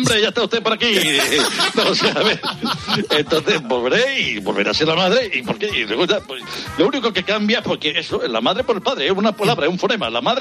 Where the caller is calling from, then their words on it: Alalpardo, Community of Madrid, Spain; Yo llamo desde aquí, desde Madrid, desde la localidad, bonita localidad de Alalpardo.